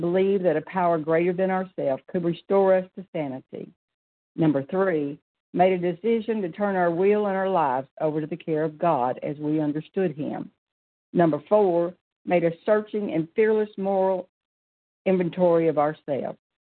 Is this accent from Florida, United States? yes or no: yes; Pensacola, Florida, United States; I'm from Pensacola, Florida.